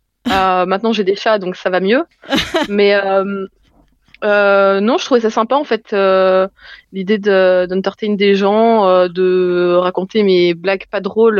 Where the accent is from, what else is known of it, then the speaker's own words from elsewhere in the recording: Brussels, Belgium; J'ai 27 ans et je suis de Bruxelles.